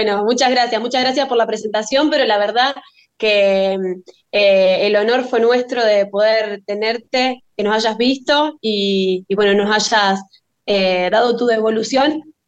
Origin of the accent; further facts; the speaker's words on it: San Lorenzo, Santa Fe, Argentina; Bueno, sí, nosotros somos de San Lorenzo